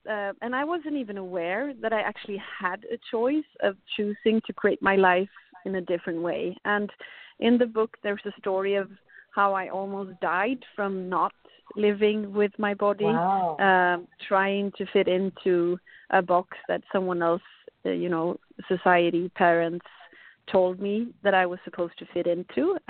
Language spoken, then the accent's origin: English; Sweden; And I grew up in Sweden